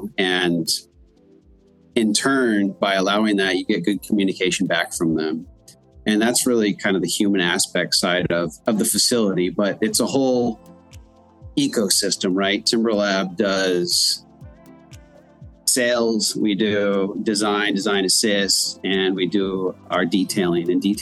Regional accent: California, United States; moved away as an adult; also born or lived in Taiwan; I grew up in Southern California and lived there till about the age of 27. And then I took a little bit of a migration to Taiwan, where I lived for about 9 years.

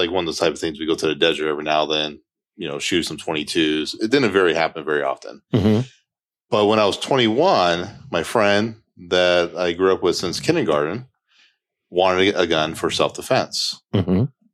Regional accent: Phoenix, Arizona, United States; Pretty close. Phoenix. Okay. So Phoenix downtown. West Side Phoenix.

